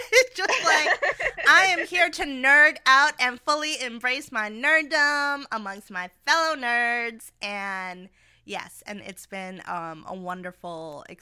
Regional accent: New York, United States; now in Washington, United States; I was born and raised in New York. Sometimes I feel like I rep my city every day, no matter where I am. And I live in D.C. where I work in politics and policy.

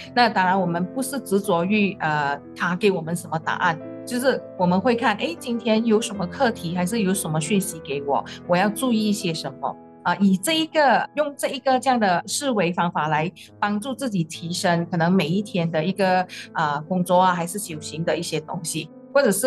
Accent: Guangdong, China; accent: Cantonese; 我们广东话讲，物系死嘅，人系生嘅。

